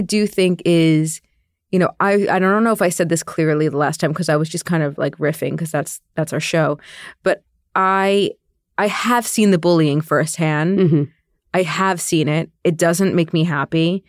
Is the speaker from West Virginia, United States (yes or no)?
no; New Jersey, United States; I'm from New Jersey. I can say these things.